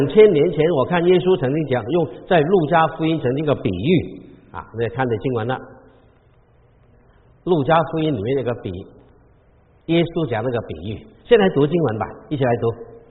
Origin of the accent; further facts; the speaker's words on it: Guangdong, China; 我是广东人哈，